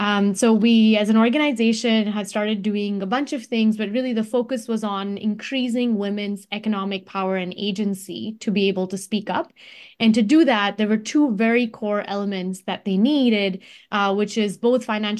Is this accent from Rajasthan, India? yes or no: no; Mumbai, Maharashtra, India; Yeah, so I come from India. I'm from Mumbai, and I've traveled and lived in different cities and small towns all over Maharashtra. And most recently spent my high school years in Mumbai